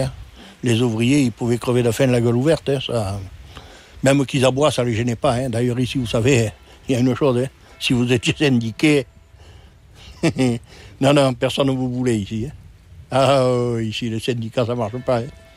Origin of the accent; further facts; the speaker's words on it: Saint-Christol-lès-Alès, Occitanie, France; born there; Moi, je suis né à Saint-Christol-des-Alais, alors. Je suis né dans un pays minier, alors.